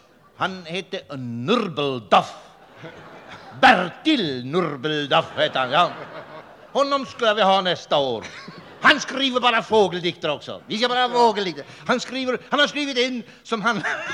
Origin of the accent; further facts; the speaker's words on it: Skåne, Sweden; Jag kommer ursprungligen från Skåne. Ska jag övergå till att tala skånska?